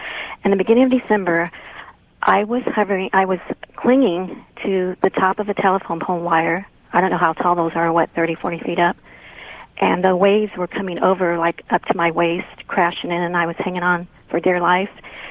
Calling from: Bakersfield, California, United States; I'm calling from Bakersfield

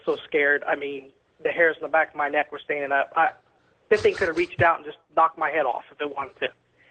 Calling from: Tulsa, Oklahoma, United States; I'm calling from Tulsa.

